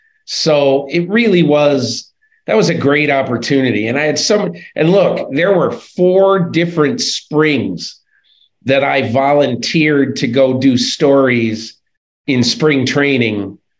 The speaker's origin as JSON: {"language": "English", "region": "Connecticut", "country": "United States", "tie": "born or raised there", "said": "When I was a kid growing up in Connecticut, it was my first love."}